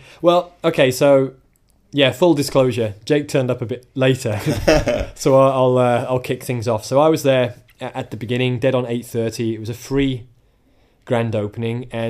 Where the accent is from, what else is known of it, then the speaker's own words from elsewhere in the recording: United Kingdom; since there's been a lot of attention drawn to the fact that we're British and it's Brits podcasting and all that kind of thing